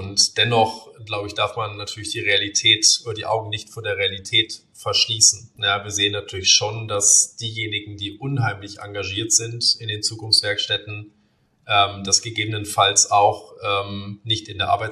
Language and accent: German; Bremen, Germany; ich sende Grüße zurück in meine Heimatstadt Bremen.